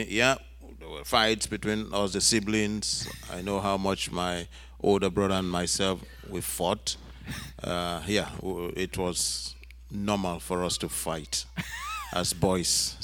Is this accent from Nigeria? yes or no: yes; Lagos, Nigeria; born there; Yeah, I was born in Lagos, Nigeria. It's on the sea, just on the Atlantic.